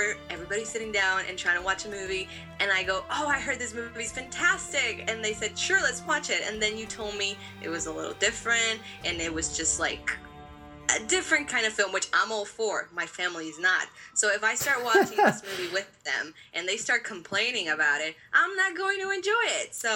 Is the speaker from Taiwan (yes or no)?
no; Puerto Rico; from Puerto Rico, because John loves it when I say that.